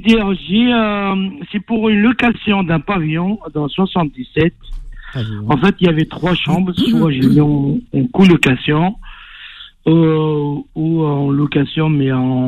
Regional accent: Algeria; Moi, je suis algérien, moi.

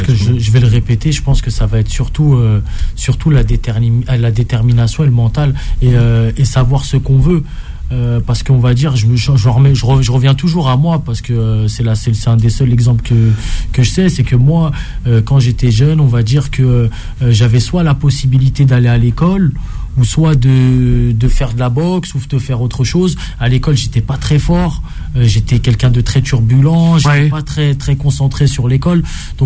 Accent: Paris, Île-de-France, France; Je suis natif de Paris de base.

